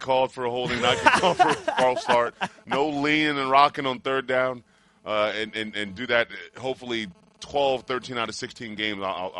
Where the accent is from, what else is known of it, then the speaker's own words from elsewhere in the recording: Washington, District of Columbia, United States; I grew up in Washington, D.C. as a Redskins fan since we're on the NFC East here.